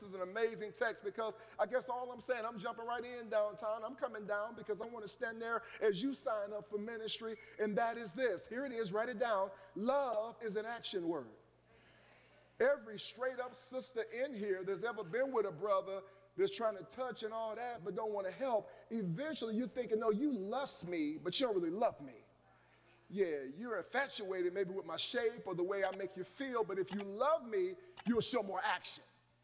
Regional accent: Longwood, Ohio, United States

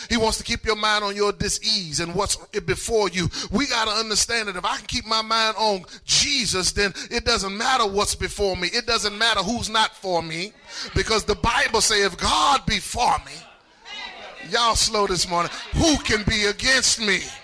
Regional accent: Louisiana, United States; I'm from Louisiana, so we like that lanyap.

